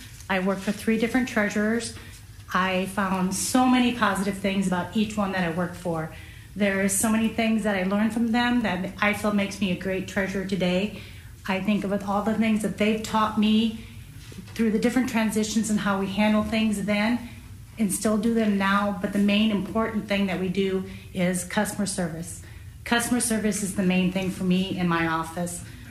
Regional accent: Carroll, Iowa, United States; I grew up here in Carroll area in an acreage north of Carroll.

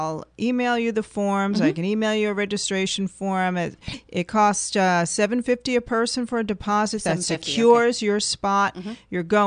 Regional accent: New York, United States; I'm born and raised in New York and New Yorkers are very tenacious.

